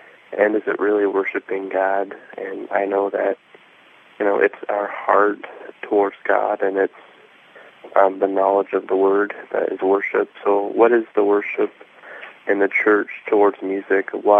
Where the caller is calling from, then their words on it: Waukesha, Wisconsin, United States; and I am calling from Waukesha, Wisconsin.